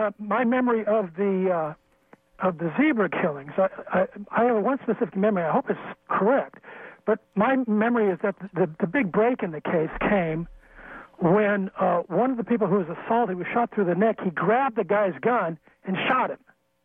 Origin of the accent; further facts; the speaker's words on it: Albany, United States; I grew up in Albany. I'm 63, so I lived through that whole era.